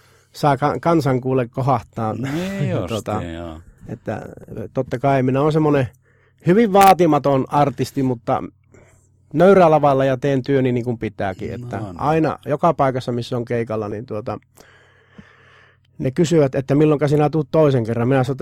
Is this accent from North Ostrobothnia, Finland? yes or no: no; Puolanka, Kainuu, Finland; Me on tullut sieltä, miten se meillä päin sanotaan, oli Puolangalla Kainuussa, että minä olen se perukan perimmäinen asukas.